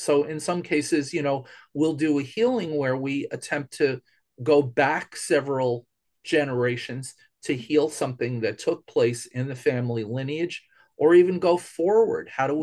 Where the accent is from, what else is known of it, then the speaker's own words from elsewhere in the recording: New York, United States; also born or lived in Oklahoma; I grew up here in New York, but I moved to Oklahoma, where I went to graduate school in 1980.